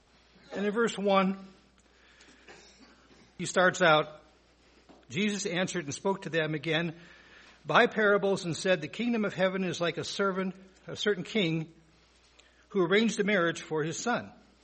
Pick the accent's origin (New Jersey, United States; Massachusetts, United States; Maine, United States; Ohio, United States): Ohio, United States; Cleveland; And I grew up in Cleveland. No hisses. Cleveland is a sports town